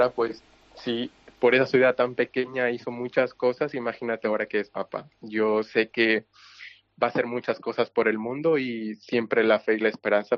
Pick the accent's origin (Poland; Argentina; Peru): Peru; Chiclayo, Lambayeque; como peruano y sobre todo como chiclayano, pues me siento muy orgulloso de él.